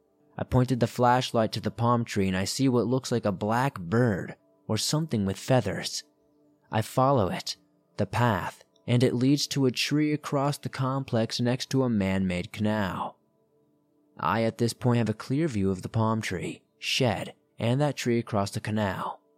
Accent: Prineville, Oregon, United States; especially in my hometown where I grew up, in Prineville, Oregon.

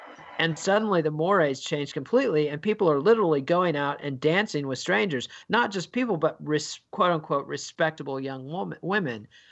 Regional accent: United Kingdom; as a Brit, you're more focused on England than most American historians

